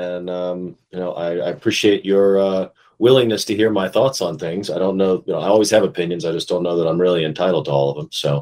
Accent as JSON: {"language": "English", "town": "Asheville", "region": "North Carolina", "country": "United States", "tie": "born or raised there", "said": "Basically, I'm born and raised in Asheville, North Carolina"}